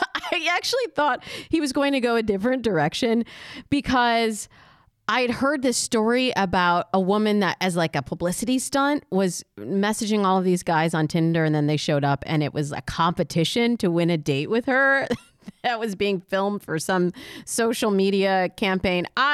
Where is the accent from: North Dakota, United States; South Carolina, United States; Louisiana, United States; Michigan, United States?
Michigan, United States; No, I'm also from Michigan and I've never heard of Monterey.